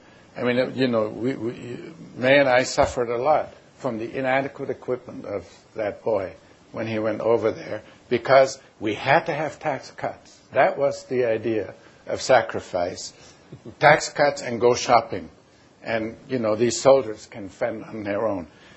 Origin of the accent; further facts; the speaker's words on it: Germany; now in Canada; And I have lived in two nations. Germany, I grew up, it's a nation. You sense it when you're there. So, and Canada. I'm still a Canadian as well.